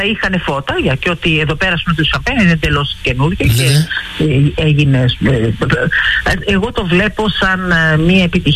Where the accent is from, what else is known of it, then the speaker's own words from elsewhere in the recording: Greece; έχουμε συλλογικό καθήκον σαν Έλληνες να τιμήσουμε την καταγωγή μας και τη χώρα μας